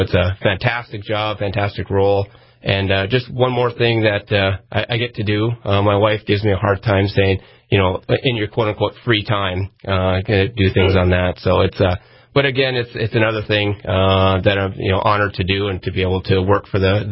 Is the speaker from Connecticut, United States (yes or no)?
no; Carrington, North Dakota, United States; So as you said, born and raised in Carrington, went to school there.